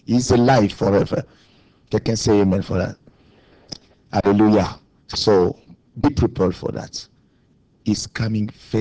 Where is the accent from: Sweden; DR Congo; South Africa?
DR Congo; now in Toronto, Canada; And I'm from Congo, but I live in Toronto now. We have a church there.